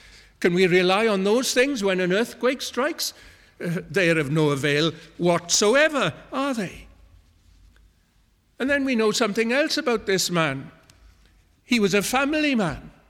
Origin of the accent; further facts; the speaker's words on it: Wales, United Kingdom; What use will it be that I'm Welsh or that you are Iranian?